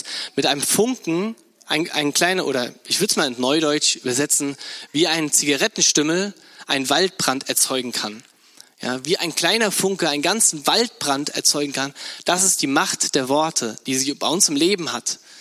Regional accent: Bad Kreuznach, Rhineland-Palatinate, Germany; now in Neunkirchen, Germany; Ich komme ja eigentlich aus Bad Kreuznach in der Nähe von Mainz, bisschen bei der südlichen, eine nahe Weinregion. Wunderschön. Und dann bin ich hier nach Neunkirchen gekommen, ins Siegerland.

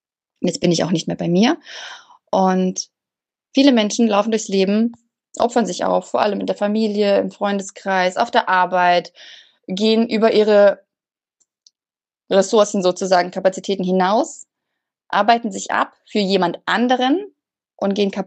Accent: Southern Germany, Germany; Ich komme aus Süddeutschland, bin verheiratet, habe zwei kleine Kinder

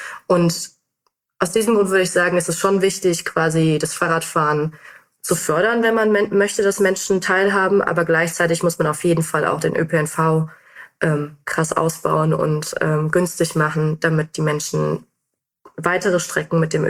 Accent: North Rhine-Westphalia, Germany; Also ich bin in NRW aufgewachsen

